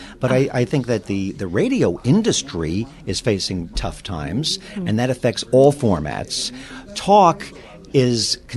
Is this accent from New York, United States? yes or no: yes; Brooklyn, New York, United States; Well, I'm from Brooklyn, and if I go back to what I was in theater as a kid